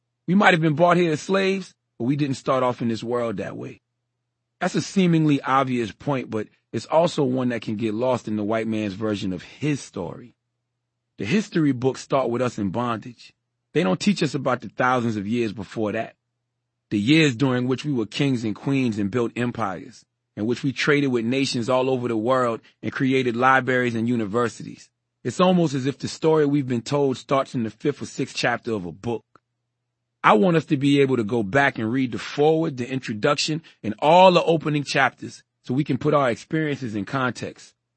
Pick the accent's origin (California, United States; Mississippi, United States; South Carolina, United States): South Carolina, United States; I probably felt that connection strongly because I grew up in the Low Country. That's an area spanning the Carolinas